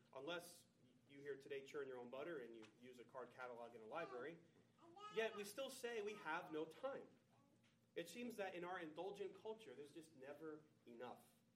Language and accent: English; Jersey City, New Jersey, United States; I am from Jersey City. It has been a dream of mine since I was in high school to start a church in Jersey City.